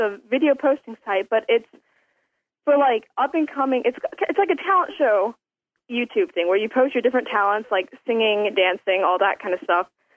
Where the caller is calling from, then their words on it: Savannah, Georgia, United States; I'm from Savannah, Georgia in the United States.